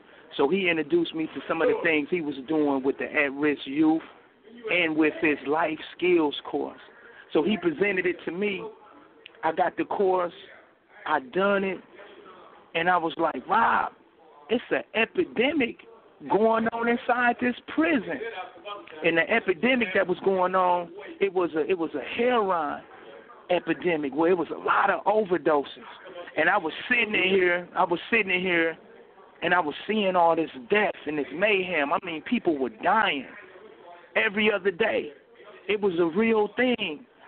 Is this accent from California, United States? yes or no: no; Flint, Michigan, United States; You know, I'm from Flint, Michigan. We own that Michigan thing, you know.